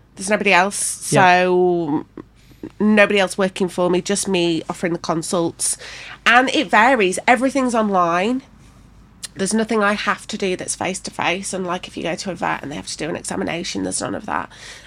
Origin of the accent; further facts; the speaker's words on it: Leeds, Yorkshire and the Humber, United Kingdom; Yeah, I'm from, born and bred in Leeds, grew up in Headingley, just round the corner.